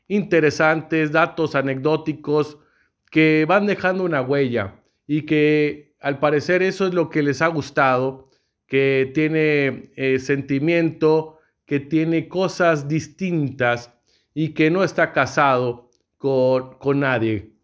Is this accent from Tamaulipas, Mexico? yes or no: yes; Ciudad Madero, Tamaulipas, Mexico; Estábamos ahí hace unos ya varios años en la cuadra ahí donde crecí, en Ciudad Madero, Tamaulipas, ahí con mis cuates, Adrián, Polo, Aldo, el Matute y otros cuantos balagardos ahí reunidos como cada tarde entre semana.